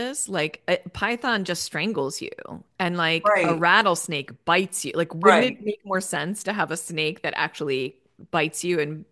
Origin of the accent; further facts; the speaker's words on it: New York, United States; like I grew up in Long Island and there were like really good dancers there.